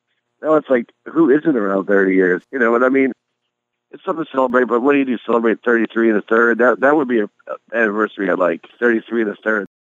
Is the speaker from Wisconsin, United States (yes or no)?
yes; Milwaukee, Wisconsin, United States; I grew up in Milwaukee